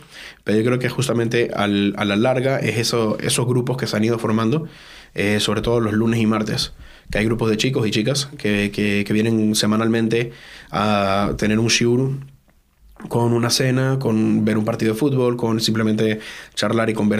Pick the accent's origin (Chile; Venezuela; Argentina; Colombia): Venezuela; now in Madrid, Spain; Yo vengo de Sudamérica, de Venezuela.